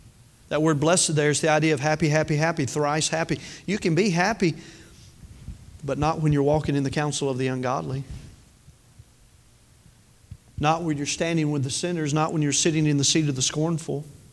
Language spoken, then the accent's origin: English; Tennessee, United States; I've told y'all, I'm from Tennessee, I have problems with words.